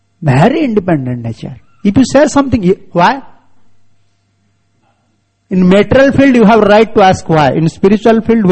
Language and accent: English; India; English is a second language; My pronunciation is a little different because I am from India and I usually am not speaking English.